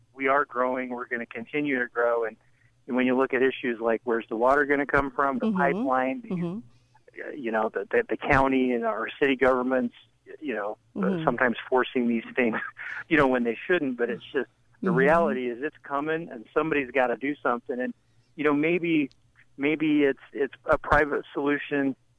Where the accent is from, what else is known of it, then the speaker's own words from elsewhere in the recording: St. George, Utah, United States; I'm from St. George. Mm-hmm. There's like 14,000 people when I was born, you know, 50,000 when I graduated high school.